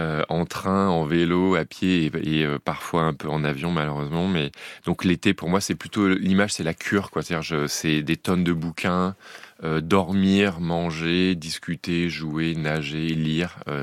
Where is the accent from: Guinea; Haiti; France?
France; Chambéry, Auvergne-Rhône-Alpes; born there; parce que je suis né à Chambéry